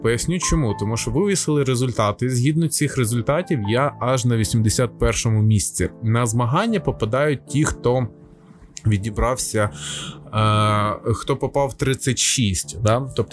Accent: Rivne, Rivne Oblast, Ukraine; я сам з Рівного

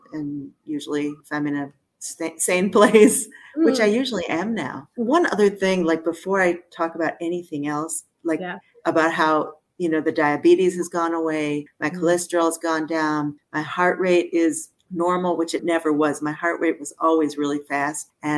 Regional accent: Detroit, Michigan, United States; moved away as an adult; now in Jerusalem, Israel; I came when I was 18. So, yeah. And I grew up in Detroit.

